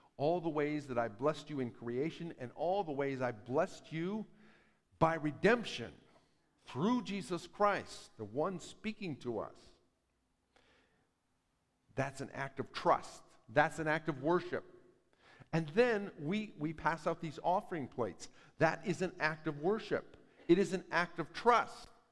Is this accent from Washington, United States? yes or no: yes; Washington, United States; I grew up in Northwest Washington and spent a few high school summers laboring